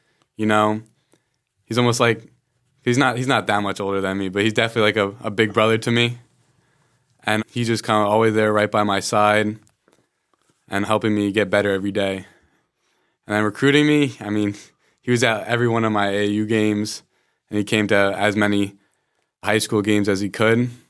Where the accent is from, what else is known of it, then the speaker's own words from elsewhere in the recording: New Jersey, United States; I think definitely proximity to home, because I'm from New Jersey. And it's only like an hour and a half away